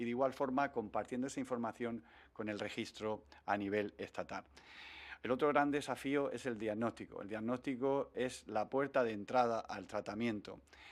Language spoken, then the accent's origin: Spanish; Region of Murcia, Spain; Hoy somos ciudadanos murcianos, hoy somos ciudadanos españoles y también somos ciudadanos europeos.